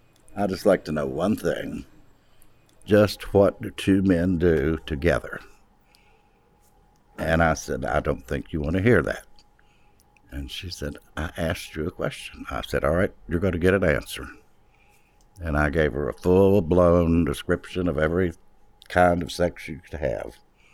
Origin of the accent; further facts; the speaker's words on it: Charleston, West Virginia, United States; I'm from Charleston, West Virginia, and I'm a floral designer.